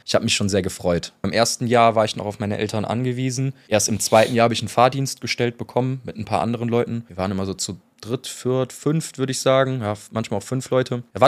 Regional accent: Alfter, North Rhine-Westphalia, Germany; Dann bin ich halt in Alfter groß geworden, aufgewachsen. Habe beim VfL Alfter dann angefangen Fußball zu spielen

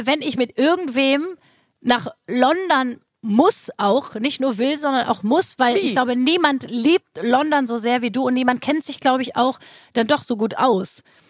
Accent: North Rhine-Westphalia, Germany; accent: Ruhrpott; ich war mir überhaupt nicht bewusst, so, dass ich eigentlich so einen krassen Ruhrpott-Akzent habe.

